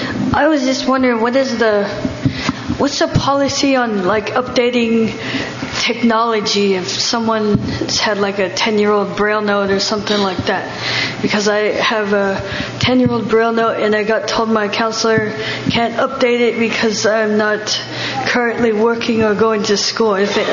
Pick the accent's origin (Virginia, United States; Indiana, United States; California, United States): California, United States; Hayward; I'm from Hayward.